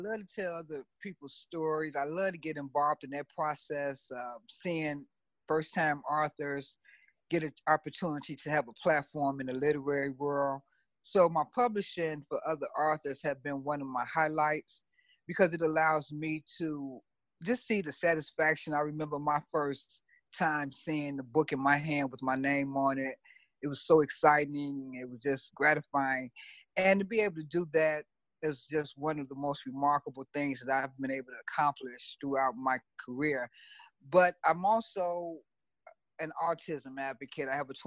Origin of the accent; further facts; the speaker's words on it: Chicago, Illinois, United States; now in Los Angeles, United States; Okay, well, I'm born and raised in Chicago. I did my first novel in 2008.